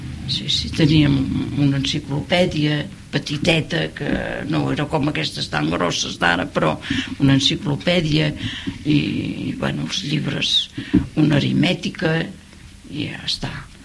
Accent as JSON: {"language": "Catalan", "town": "Navàs", "region": "Catalonia", "country": "Spain", "tie": "born or raised there", "also_born_or_lived": "Gironella", "said": "A Gironella. Vaig néixer a Gironella i quan tenia 4 anys, llavors vam baixar aquí a Navàs."}